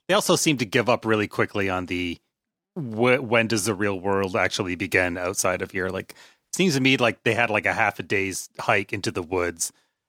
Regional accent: Canada; now in United States; it is a question that's been haunting me for years as a Canadian living in America.

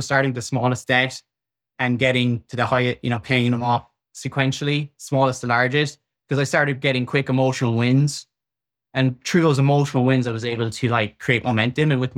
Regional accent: Ireland; I'm from Ireland, and it's very common for that to be done in Ireland.

